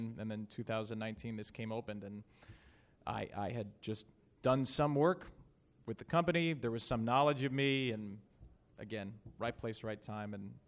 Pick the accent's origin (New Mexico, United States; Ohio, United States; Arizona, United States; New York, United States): New York, United States; But I grew up on Long Island.